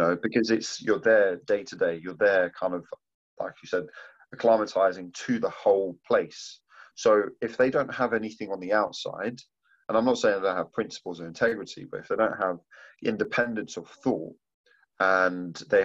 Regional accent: Tottenham, London, United Kingdom; also born or lived in Mauritius; I was born in Mauritius, a third world country. It, you know, it's still a developing country. Mm-hmm. I grew up in Tottenham, right?

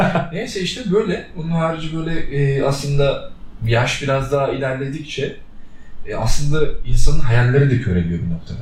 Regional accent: Istanbul, Turkey; İstanbul'da doğdum ben 1986 yılında. Hani İstanbul'dum yani aslında. Babam, annem Edirne'li olabilir ama İstanbul'dum yani aslında.

